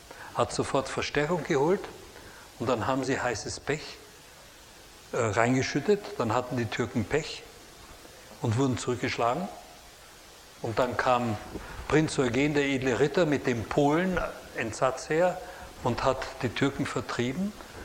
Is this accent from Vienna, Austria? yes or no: yes; Vienna, Austria; Nun, ich bin Wiener. Ich bin Wiener. Ich bin in der inneren Stadt groß geworden, also im Zentrum.